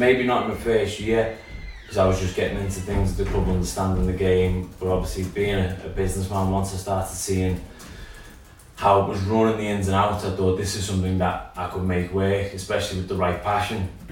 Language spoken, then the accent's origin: English; Liverpool, North West England, United Kingdom; born and bred in Liverpool my whole life